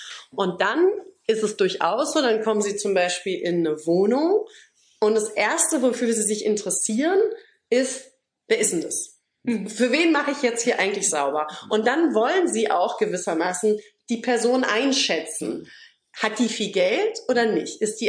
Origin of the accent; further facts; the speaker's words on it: Berlin, Germany; ich bin Berlinerin